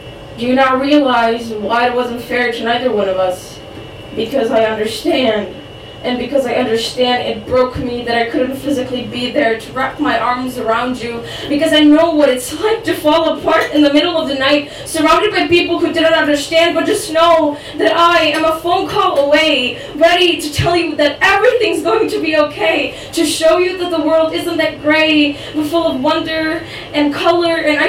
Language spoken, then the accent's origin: English; Croatia; first language Croatian; English is a second language; moved away as an adult; But basically, English isn't my first language, but Croatian is. And I moved from Croatia in like August for college.